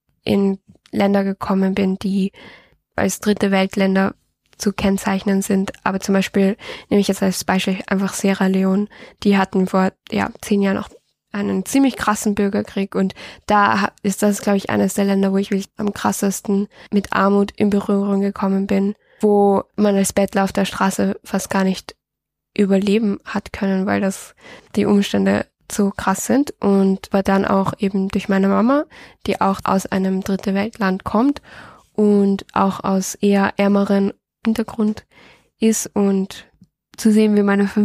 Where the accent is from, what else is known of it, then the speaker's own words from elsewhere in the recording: Lower Austria, Austria; Ich bin 23 Jahre alt. Ich komme aus Wien-Umgebung und ich studiere gerade in Wien Lehramt für die Oberstufe Englisch und Spanisch. Mein Hintergrund ist, dass ich in Österreich aufgewachsen bin mit einem österreichischen Papa und meine Mama ist aus Peru.